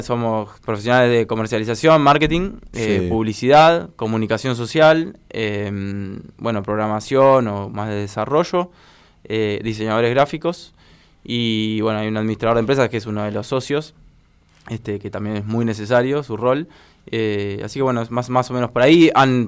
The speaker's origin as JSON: {"language": "Spanish", "town": "Luján", "region": "Buenos Aires Province", "country": "Argentina", "said": "nosotros sí, somos de Luján, tenemos oficinas acá en Luján"}